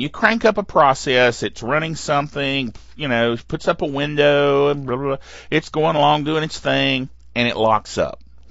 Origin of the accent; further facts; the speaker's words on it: the South, United States; Okay, now I'm from the South. You know, I know we've got people that listen in Ireland and England and all over the place, and sometimes I wonder what in the world they make of me and my accent.